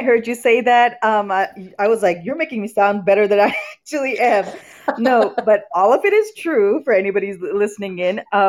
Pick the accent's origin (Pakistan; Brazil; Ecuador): Pakistan; English is a second language; moved away as an adult; now in United States; even though I was born in the U.S., I was not raised here. I was raised all the way on the other side of the world. I was raised in Pakistan, and that's where I did my bachelor's